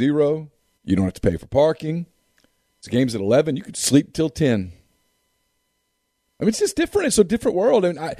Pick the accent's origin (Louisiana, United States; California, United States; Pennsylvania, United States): Louisiana, United States; As a kid growing up in Louisiana, I mean, you know, you didn't, every LSU game wasn't on television.